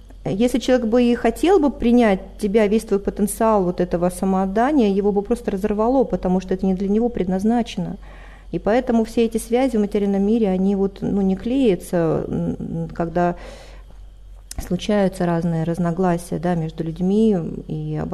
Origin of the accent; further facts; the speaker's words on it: Siberia, Russia; born there; Я родилась в России, в сибирской глубинке.